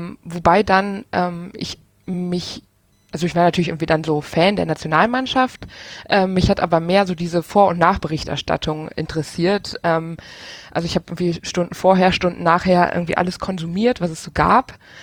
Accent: Rhineland, Germany; now in Aachen, Germany; Ich komme aus dem Rheinland und ja, wohne jetzt in Aachen.

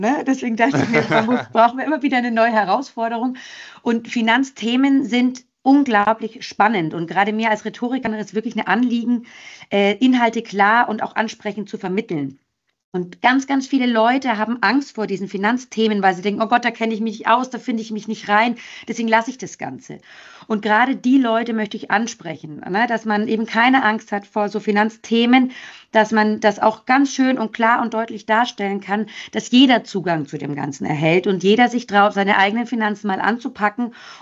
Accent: Munich, Bavaria, Germany; moved away as an adult; now in Frankfurt, Germany; Ich bin eine Münchnerin. Also ich bin in München geboren und auch aufgewachsen und bin dann der Liebe wegen nach Frankfurt gewechselt vor über, ich glaube, langsam sind es 12, 13 Jahre, seitdem ich hier in Frankfurt bin.

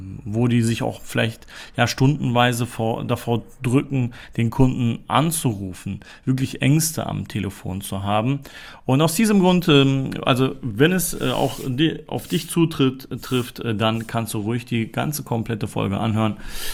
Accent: Germany; born there; Meine Eltern sind in den 90er Jahren nach Deutschland gezogen und ich bin hier auch in Deutschland geboren und komme auch aus der Türkei.

